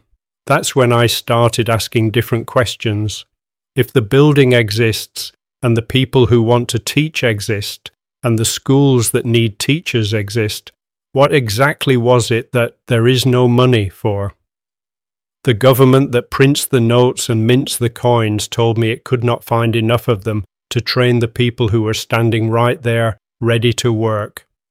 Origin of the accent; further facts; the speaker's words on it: Darwen, North West England, United Kingdom; I grew up in Darwen, watching my mum work as a teaching assistant at the local primary school.